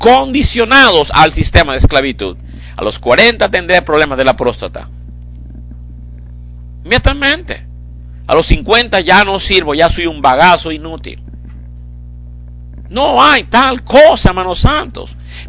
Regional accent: Colombia; moved away as an adult; now in United States; Mire, yo nací en Colombia, me crié en Colombia, y cuando vine a Estados Unidos, yo tuve que dejar de mi mentalidad colombiana.

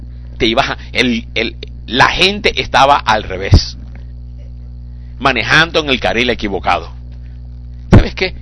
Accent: Colombia; moved away as an adult; now in United States; Mire, yo nací en Colombia, me crié en Colombia, y cuando vine a Estados Unidos, yo tuve que dejar de mi mentalidad colombiana.

